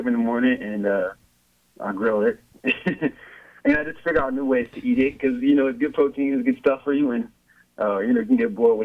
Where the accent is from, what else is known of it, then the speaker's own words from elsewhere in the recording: Chicago, Illinois, United States; now in Los Angeles, United States; But, you know, I come from Chicago, so my mentality is, you know, go and get it. You know, so it's always been that way since I've, you know, first arrived in L.A.